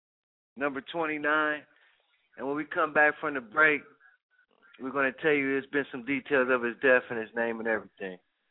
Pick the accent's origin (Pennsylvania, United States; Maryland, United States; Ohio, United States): Ohio, United States; Cleveland; I hope that my hometown, you know, faces the Dodgers. L.A. against Cleveland.